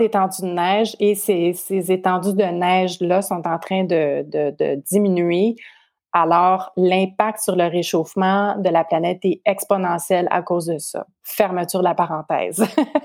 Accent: Quebec, Canada; Puis si je peux donner une statistique qui est chez nous au Québec

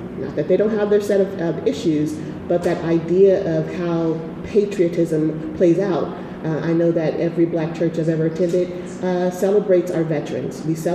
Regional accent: United States; I'm grateful to be an American. I love being an American, but that's a choice that I make

